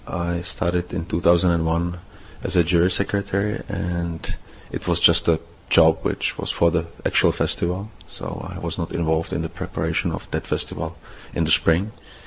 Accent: Czechia; my hometown, which is a small town about 100 kilometers outside of Prague.

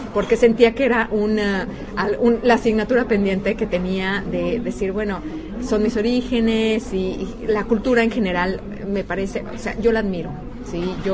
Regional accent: Querétaro, Mexico; nada que ver con Querétaro, de donde yo vengo, que hay un cielo azul, 364 días al año el clima

